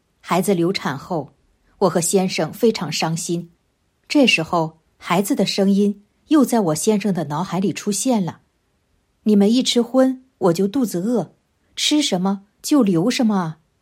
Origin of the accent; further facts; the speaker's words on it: Hunan, China; 我是来自湖南的同修